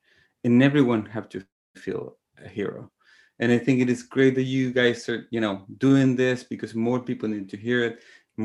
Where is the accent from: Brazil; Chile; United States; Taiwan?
Chile; I'm from Chile, from the south of Chile